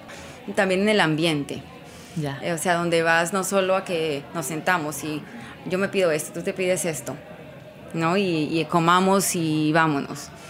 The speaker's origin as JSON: {"language": "Spanish", "town": "Victoria", "region": "Caldas", "country": "Colombia", "tie": "born or raised there", "said": "ir a Colombia significa ir a mi pueblo. Pues porque yo crecí en ese pueblito."}